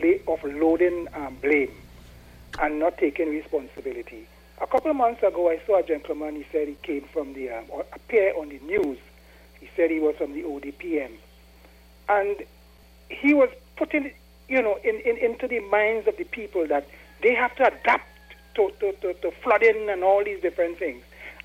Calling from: Diego Martin, Trinidad & Tobago; Yeah, good morning. I'm calling from Diego Martin.

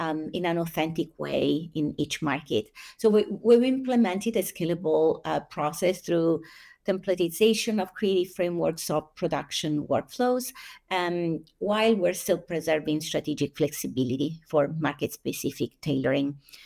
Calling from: San Francisco, California, United States; I'm joining from San Francisco Bay Area in California. So it's 9 a.m. over here.

